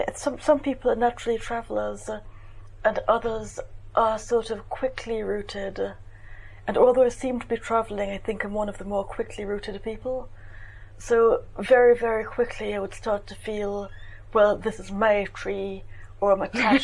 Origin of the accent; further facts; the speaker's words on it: Port of Spain, Trinidad & Tobago; although I grew up in Trinidad, I was a girl from the capital, I was an urban girl.